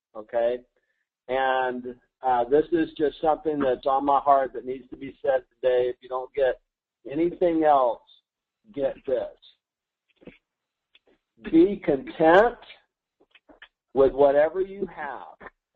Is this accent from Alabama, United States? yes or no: yes; Alabama, United States; I'm from Alabama, so I'm slow.